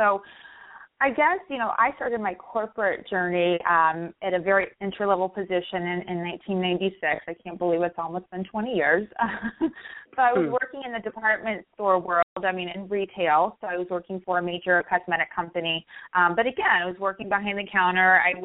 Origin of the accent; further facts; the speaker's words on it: Illinois, United States; now in Florida, United States; And, you know, I came from Illinois. So Florida was the furthest, I mean, in terms of climate